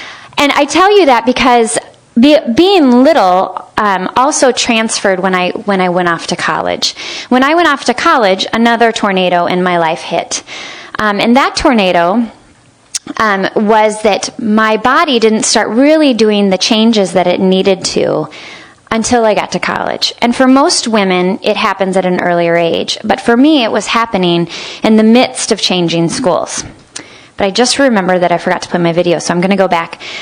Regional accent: Kansas, United States; So I grew up in Kansas, and most of my early childhood was fun and exciting until my first tornado hit.

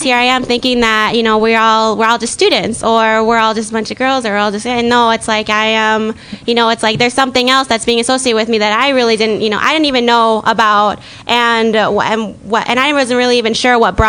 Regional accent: Minnesota, United States; I personally, you know, being native Minnesotan, you know, I definitely grew up in an environment that did lack that outlet

